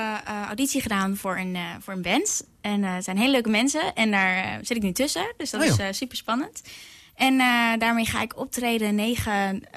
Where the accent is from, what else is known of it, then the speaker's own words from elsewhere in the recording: Huizen, North Holland, Netherlands; En ik kom uit Huizen ook. Ik ben 20 jaar.